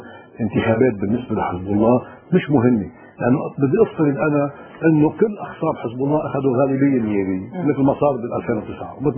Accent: Lebanon; انا عم بحكي انه نحن كلبنانيين نعلم، ندرك

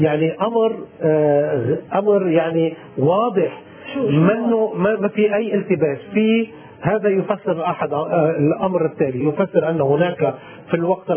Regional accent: Lebanon; نحن كمواطنين لبنانيين

